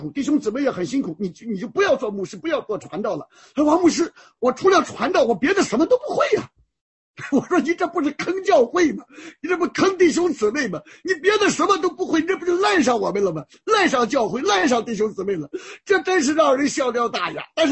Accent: China; 我们中国人有的时候讲的神佑中华啊

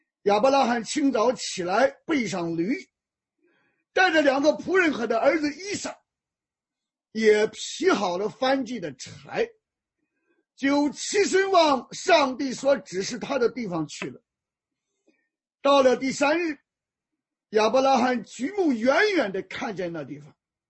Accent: Shandong, China

